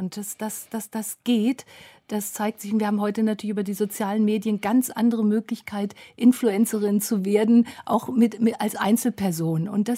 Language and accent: German; Hesse, Germany; Und wir sind dann in Nordhessen in einer Kleinstadt aufgewachsen